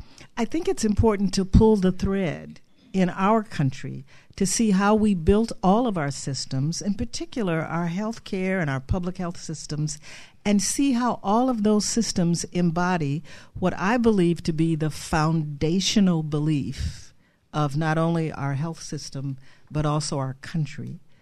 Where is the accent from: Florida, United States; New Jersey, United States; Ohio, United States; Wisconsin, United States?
Ohio, United States; Cleveland; And I grew up in Cleveland, Ohio